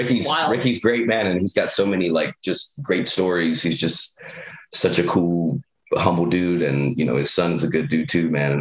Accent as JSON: {"language": "English", "region": "North Carolina", "country": "United States", "said": "Matt Hardy's from my backyard. I'm from North Carolina."}